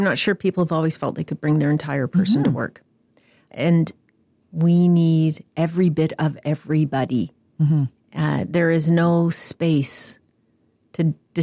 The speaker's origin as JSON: {"language": "English", "country": "Canada", "said": "I'm extraordinarily proud of being Canadian."}